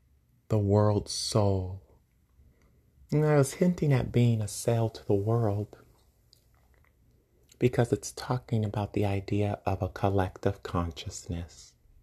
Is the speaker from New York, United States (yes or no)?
yes; New York, United States; I'm a New Yorker, so if you hear this sound, it's because it's my heater and it's keeping me warm.